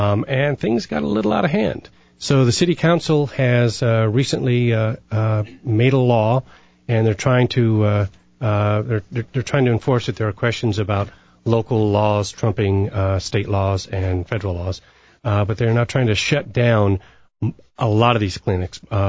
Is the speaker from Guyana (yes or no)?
no; California, United States; I grew up in California, and I go out there often to visit family and friends.